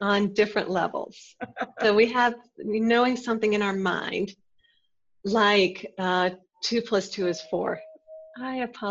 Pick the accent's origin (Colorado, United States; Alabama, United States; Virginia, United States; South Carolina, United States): Alabama, United States; because I grew up in Alabama and my parents still live there.